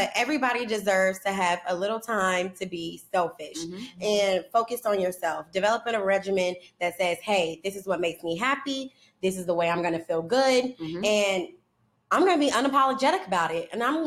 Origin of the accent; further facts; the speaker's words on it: Ohio, United States; moved away as an adult; now in Georgia, United States; I am originally from Ohio, OH, and I'm a hairstylist. I've been doing hair for 11 years now. I've been in Georgia for 7.